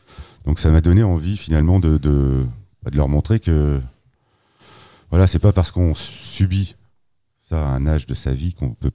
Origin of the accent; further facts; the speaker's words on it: Camaret-sur-Mer, Brittany, France; also born or lived in Saint-Nazaire; J'ai écrit mes premiers poèmes à 12 ans, en arrivant en fait à Camaret, en 5e à Camaret. Je suis né à Saint-Nazaire